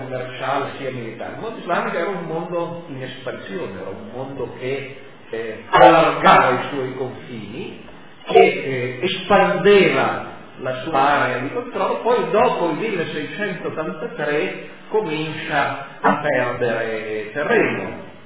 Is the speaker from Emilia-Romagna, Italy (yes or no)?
no; Turin, Piedmont, Italy; io vengo da Torino